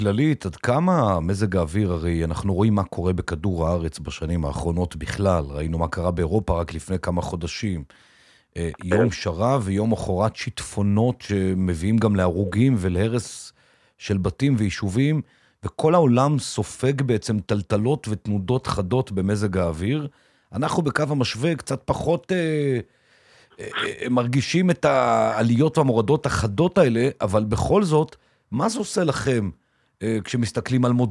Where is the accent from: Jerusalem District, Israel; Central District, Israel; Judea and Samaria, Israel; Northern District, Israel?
Jerusalem District, Israel; Jerusalem; כי שנינו ירושלמים